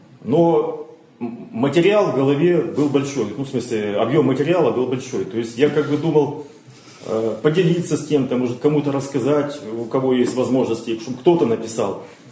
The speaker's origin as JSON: {"language": "Russian", "town": "Vladivostok", "region": "Primorsky Krai", "country": "Russia", "tie": "born there", "said": "Родился я во Владивостоке, учился, поступил в высшее военно-морское училище имени Макарова"}